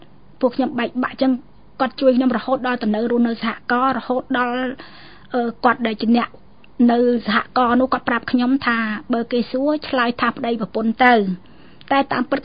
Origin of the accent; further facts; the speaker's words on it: Phnom Penh, Cambodia; ដោយសារគេឃើញយើងជាអ្នកភ្នំពេញគេឲ្យយើងទៅមុខទៀត